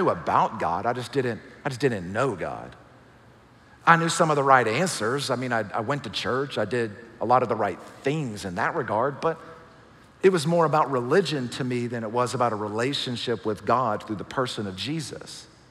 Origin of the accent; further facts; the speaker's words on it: the South, United States; I'm from the South